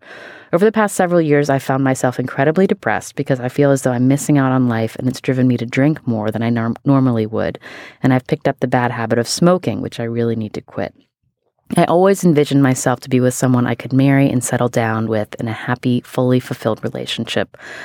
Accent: West Virginia, United States

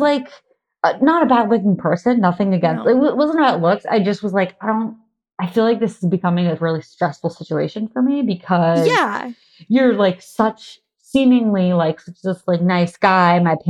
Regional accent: Massachusetts, United States; Okay, so I grew up in Massachusetts and I was living in New York.

